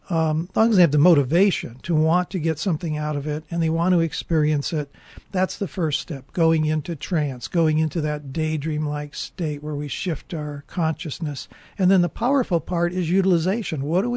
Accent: Gary, Indiana, United States; I stopped by a radio station in my hometown of Gary, Indiana, watching a broadcast

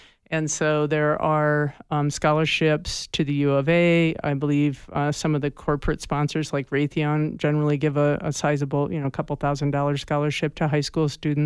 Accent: Iowa, United States; I didn't. I grew up in Iowa.

